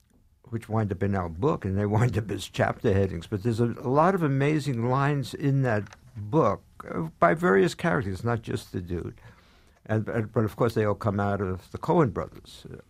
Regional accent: New York City, New York, United States; born there; Well, I'm of Jewish heritage. I was born in Brooklyn

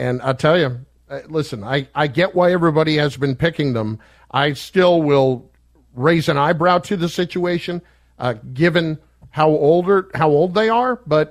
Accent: New Jersey, United States; And what was worse is I am from New Jersey.

